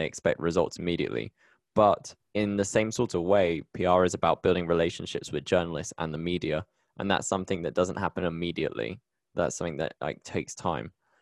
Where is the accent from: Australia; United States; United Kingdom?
United Kingdom; now in Colombia; I'm British and based in Colombia